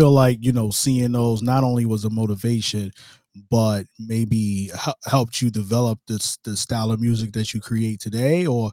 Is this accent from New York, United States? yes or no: yes; Brooklyn, New York, United States; I'm from Brooklyn, New York, that, you know, really?